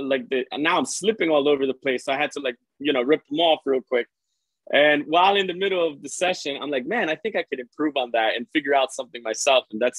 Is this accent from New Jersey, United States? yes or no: yes; New Jersey, United States; So we're based out of New Jersey.